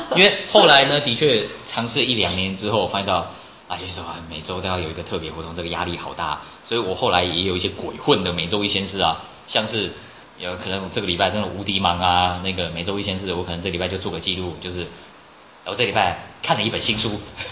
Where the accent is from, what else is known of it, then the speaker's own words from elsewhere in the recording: Taipei, Taiwan; 我们台湾人啊，尤其是台北市市民啊，真的是非常的 lucky